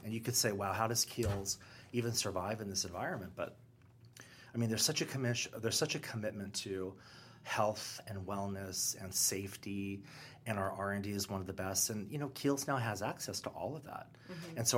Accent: California, United States; And I'm from Southern California.

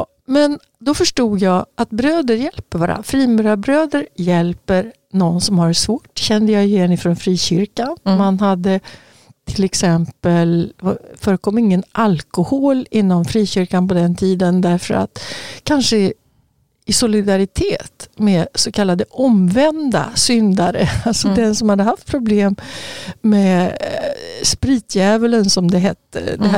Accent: Örebro, Örebro County, Sweden; Jo, men i Örebro där jag växte upp då, så fanns det liksom vissa byggnader.

